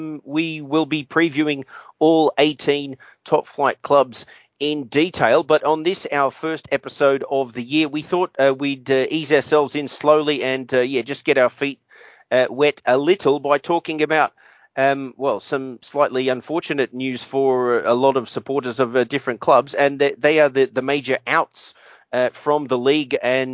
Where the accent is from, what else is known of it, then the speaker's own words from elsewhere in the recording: Melbourne, Victoria, Australia; now in Japan; I'm from Melbourne in Australia, and now a resident of Japan for over 20 years